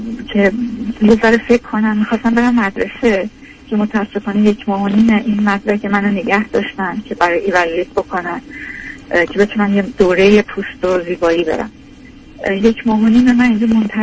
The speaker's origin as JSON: {"language": "Persian", "country": "Iran", "moved": "as an adult", "said": "من از ایرانم خیلی با خودم پول آوردم،"}